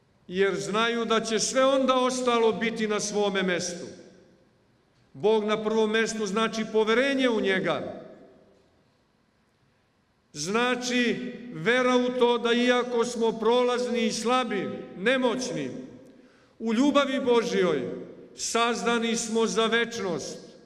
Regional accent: Čurug, Vojvodina, Serbia; Sam sam odrastao u Čurugu, u molitvenoj atmosferi toga mesta.

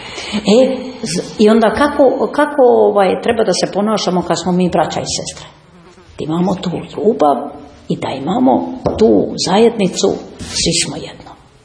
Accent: Serbia; pa ja sam iz daljine iz Srbije

